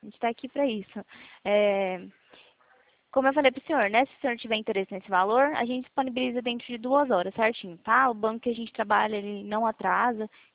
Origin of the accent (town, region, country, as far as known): Presidente Prudente, São Paulo, Brazil; also born or lived in Uberlândia